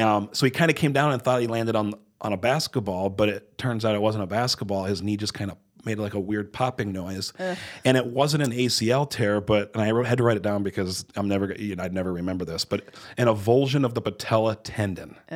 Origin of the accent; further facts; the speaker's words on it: Pine Ridge Reservation, South Dakota, United States; You know, growing up on the Pine Ridge Reservation, sometimes there's not as much coverage from media about athletics and stuff like that.